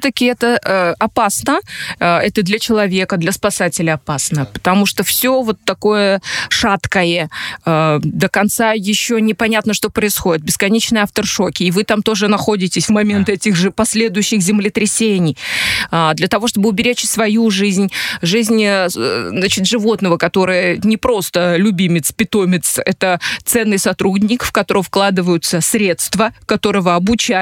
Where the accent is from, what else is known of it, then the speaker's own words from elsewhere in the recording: Kyrgyzstan; чем гордились мы здесь у нас на родине в Кыргызстане